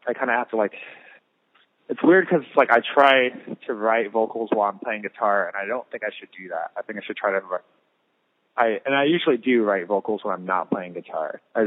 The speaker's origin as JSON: {"language": "English", "town": "Lancaster", "region": "California", "country": "United States", "tie": "born or raised there", "said": "I was born in California. I was born in Lancaster, which is in Southern California."}